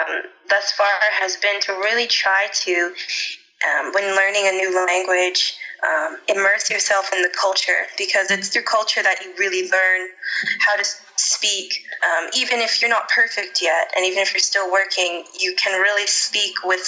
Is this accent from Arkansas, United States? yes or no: no; St. Louis, Missouri, United States; So I grew up in St. Louis, Missouri.